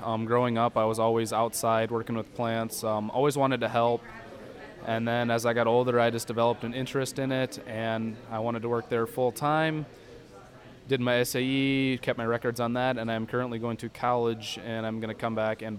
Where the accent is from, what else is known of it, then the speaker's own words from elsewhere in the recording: Iowa, United States; I am from Northwest Iowa. I grew up on a family greenhouse business.